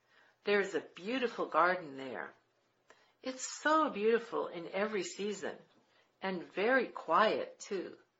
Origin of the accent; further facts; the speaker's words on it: Texas, United States; The U.S. The high school in my city is a sister school with this school. It's in Texas, near Mexico.